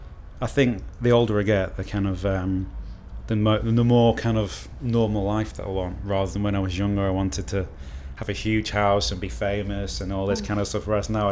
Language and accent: English; Chester, North West England, United Kingdom; It was great, because it's a nice, you know, it's a city, but it's a small city, and it's very picturesque